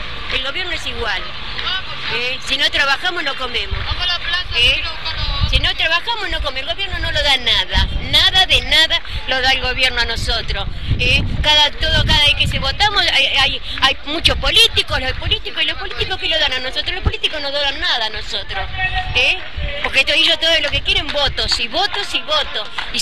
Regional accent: General Pacheco, Buenos Aires Province, Argentina; Yo soy de Los Troncos, de Pacheco.

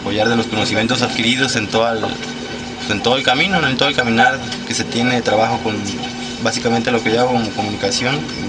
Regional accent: Oaxaca, Mexico; yo soy de México, de Oaxaca, del Istmo de Tehuantepec. Es la parte más angosta del país mexicano, que uniría el Pacífico con el Golfo

